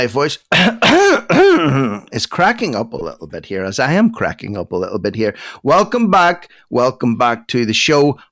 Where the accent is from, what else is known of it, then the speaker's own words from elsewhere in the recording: Ireland; I'm partial to Europe myself, obviously being an Irishman and all that.